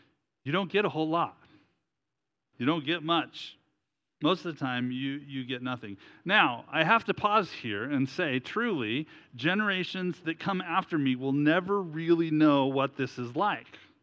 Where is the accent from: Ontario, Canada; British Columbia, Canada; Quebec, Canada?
Ontario, Canada; Growing up in Ontario, we did have one.